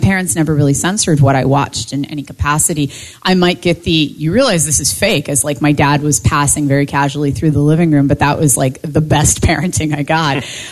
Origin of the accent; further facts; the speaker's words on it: Appalachia, United States; Because of the area that I grew up in, I grew up in Appalachia, and we have a prolific amount of ticks.